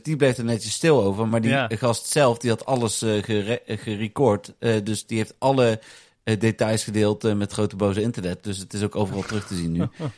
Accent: Netherlands; Komt er als Nederlander normaal gesproken niet zo vaak

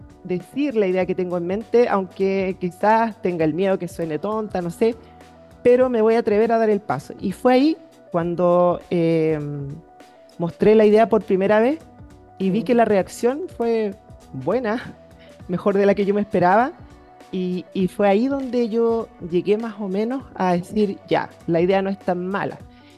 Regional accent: Chile; quizás nosotros como Chile, como chilenos, no estamos tan mal como el resto de Latinoamérica

